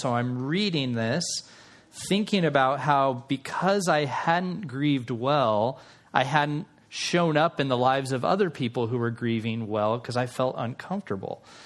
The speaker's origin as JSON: {"language": "English", "town": "Tucson", "region": "Arizona", "country": "United States", "tie": "born or raised there", "said": "my friend Jimmy, who I grew up with here in Tucson."}